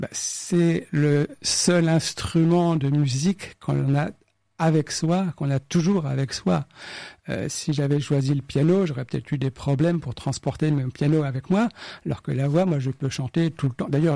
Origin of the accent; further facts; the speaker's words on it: Rouen, Normandy, France; de pouvoir découvrir à Rouen, je suis originaire de Rouen, tous les opéras